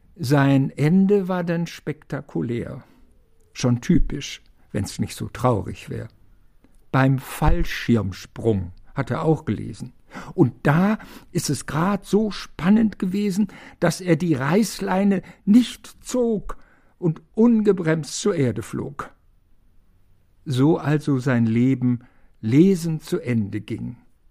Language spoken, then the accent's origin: German; Badenstedt, Lower Saxony, Germany; ich komme eigentlich aus Badenstedt